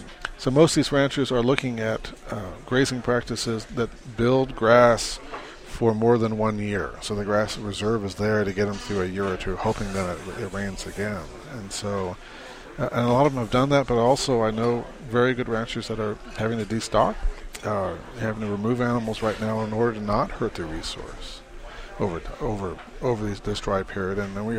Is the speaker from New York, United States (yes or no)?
no; Phoenix, Arizona, United States; I grew up in Phoenix, Phoenix grew right along that precipitation curve.